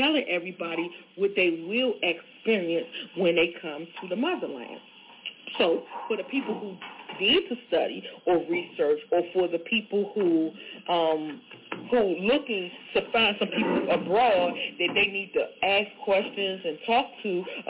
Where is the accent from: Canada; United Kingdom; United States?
United States; accent: American; because you see I'm American, which you don't even know that I'm a Ghanaian too, but okay, I'm going to give you that I'm American because of my accent.